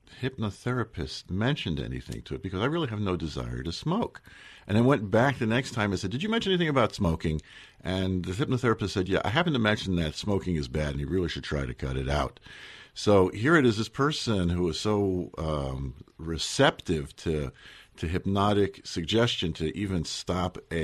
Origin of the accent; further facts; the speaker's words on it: Newark, New Jersey, United States; There was a very large complex around the area where I grew up in Newark that was a convent, a monastery, and it had an orphanage